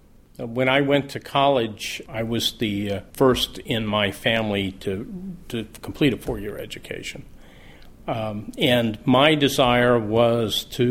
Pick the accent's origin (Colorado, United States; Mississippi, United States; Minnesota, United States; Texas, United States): Texas, United States; I still remember as a kid growing up in Texas, driving through the town of Waco, Texas, which is on the way between Austin and Dallas.